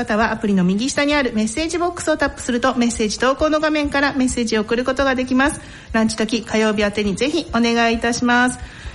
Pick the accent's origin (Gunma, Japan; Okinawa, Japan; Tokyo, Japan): Gunma, Japan; Kiryu; now in Ashikaga, Japan; 私は桐生市出身で足利市今在住なんですけれどもね、